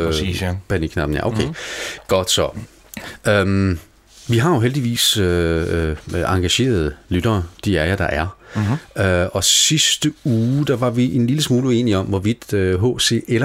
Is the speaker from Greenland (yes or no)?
yes; Nuuk, Greenland; Jeg bliver altså lige sendt tilbage i tiden til min ungdom i Grønland